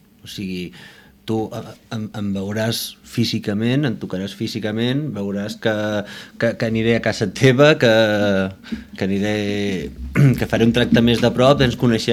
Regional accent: Balsareny, Catalonia, Spain; Bueno, no som pas de Navàs, som de la part de Balsareny, que pertany a Balsareny

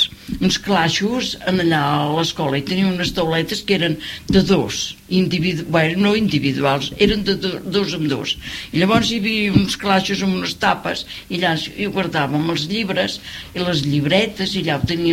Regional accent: Navàs, Catalonia, Spain; also born or lived in Gironella; A Gironella. Vaig néixer a Gironella i quan tenia 4 anys, llavors vam baixar aquí a Navàs.

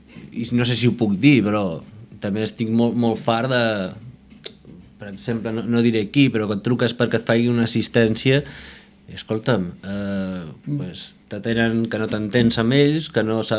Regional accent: Balsareny, Catalonia, Spain; Bueno, no som pas de Navàs, som de la part de Balsareny, que pertany a Balsareny

